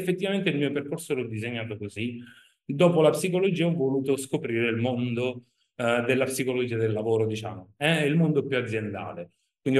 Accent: Syracuse, Sicily, Italy; also born or lived in France; Io ho una mamma francese, un padre italiano, quindi sono nato in Francia, e poi sono cresciuto a Siracusa, in Sicilia.

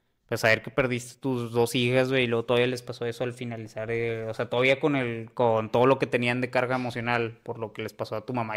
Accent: Venezuela; Somos de Venezuela

